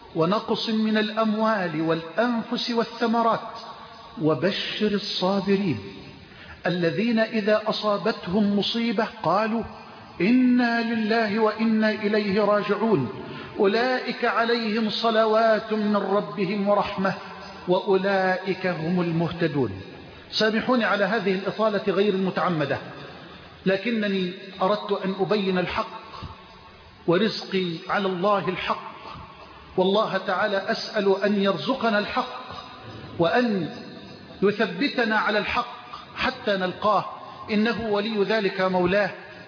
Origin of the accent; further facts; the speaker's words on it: Egypt; واجعل بلدنا مصر أمنا أمانا سخاء رخاء